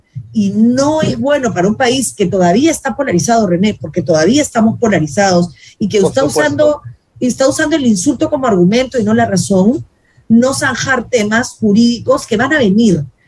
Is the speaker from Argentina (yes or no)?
no; Peru; como peruana, como ciudadana